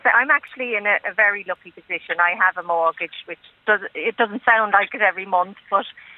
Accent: Dún Laoghaire, Leinster, Ireland; I was originally from Dunleary

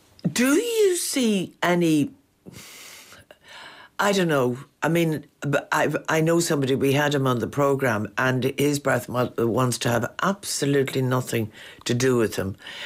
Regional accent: England, United Kingdom; born there; I was adopted in 1968. Tusla will only give me my birth weight and say I was born in England, nothing else.

